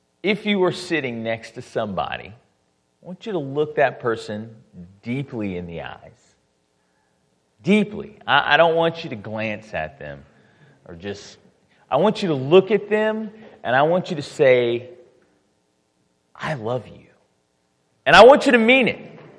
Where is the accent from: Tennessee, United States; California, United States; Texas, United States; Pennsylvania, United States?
Tennessee, United States; Memphis; also born or lived in Bermuda; now in Murfreesboro, United States; I am from Bermuda. I don't have a cool accent, though. I only lived there for a short time. I spent most of my life in Memphis, Tennessee. That's where I grew up. And my journeys brought me here to Murfreesboro, where I met my wife